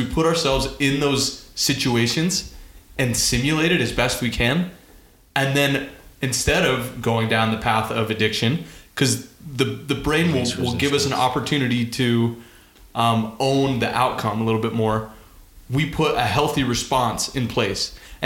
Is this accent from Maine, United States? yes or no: no; Mill Creek, Utah, United States; I remember growing up. I grew up in Mill Creek in Salt Lake